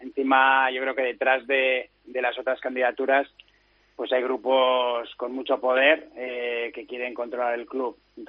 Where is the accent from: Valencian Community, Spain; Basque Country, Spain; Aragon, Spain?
Basque Country, Spain; Bilbao; sino que simplemente lo hice porque soy de Bilbao y no quería ningún conflicto aquí.